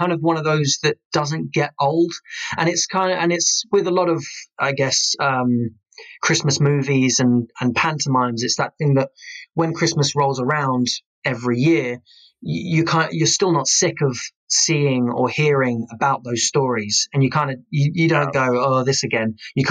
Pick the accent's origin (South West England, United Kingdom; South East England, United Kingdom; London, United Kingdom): South East England, United Kingdom; I'm originally from Kent, and we had a place in Chatham